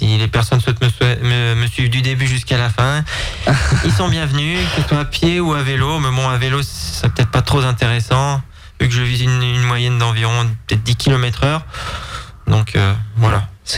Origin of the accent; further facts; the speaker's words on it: Digoin, Bourgogne-Franche-Comté, France; moi, je suis originaire de Digoin, la ville de départ.